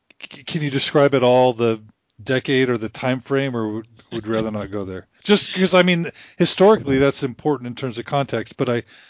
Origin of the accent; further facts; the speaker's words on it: Texas, United States; I grew up in Texas in the 80s